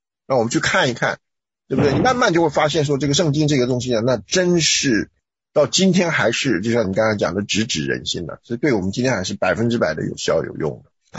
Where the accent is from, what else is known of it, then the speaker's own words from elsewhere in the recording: Taiwan; 包括我从台湾来的